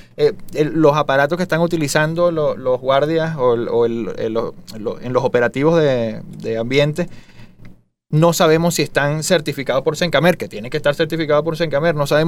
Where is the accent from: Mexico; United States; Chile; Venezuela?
Venezuela; imagínate que como todo venezolano, de todos sacamos un chiste